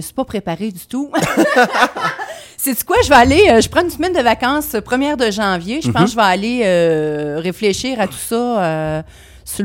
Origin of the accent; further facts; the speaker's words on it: Quebec, Canada; je suis une beauceronne aussi